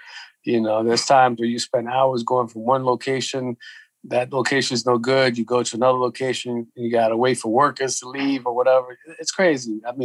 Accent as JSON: {"language": "English", "town": "New York City", "region": "New York", "country": "United States", "tie": "born or raised there", "said": "You know, I grew up here in New York City, so in the late 79, for me, is when I really got that bug."}